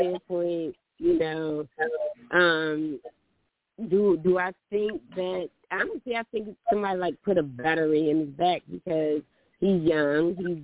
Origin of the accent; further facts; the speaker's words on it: South Dakota, United States; I grew up in the South. I grew up in South Dakota, so I'm very knowledgeable.